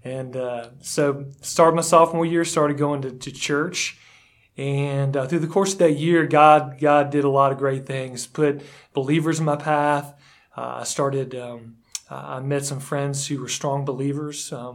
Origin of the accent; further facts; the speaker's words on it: Boca Raton, Florida, United States; also born or lived in Fort Lauderdale; now in Kings Mountain, United States; I am from Boca Raton, Florida, born in Fort Lauderdale. So I'm a South Florida guy, and I live here in Big K-Town, Kings Mountain.